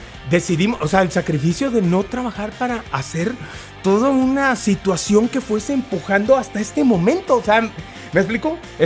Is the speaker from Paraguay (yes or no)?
no; Tampico, Tamaulipas, Mexico; Yo soy de Tampico, Tamaulipas, y tenemos un río maravilloso que es el río Pánuco